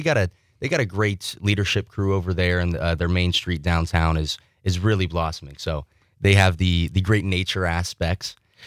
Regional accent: Lima, Ohio, United States; No, so I'm from Ohio. I'm from in between Toledo and Cincinnati. It's called Lima, Ohio area.

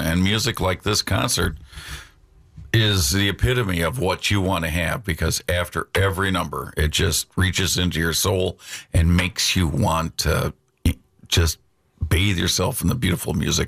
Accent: Kenosha, Wisconsin, United States; I grew up in Kenosha, Wisconsin, and went to Tremper High.

